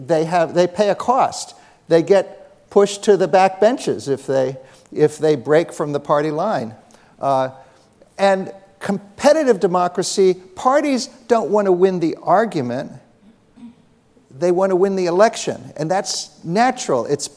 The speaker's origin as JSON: {"language": "English", "region": "California", "country": "United States", "said": "I come from California where we have referenda, ballot propositions, initiatives all the time."}